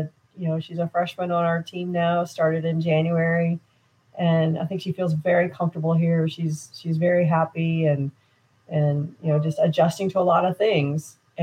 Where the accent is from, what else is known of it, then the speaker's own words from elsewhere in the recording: Tulsa, Oklahoma, United States; A buddy of mine that I grew up with in Tulsa is a member at Champions Retreat.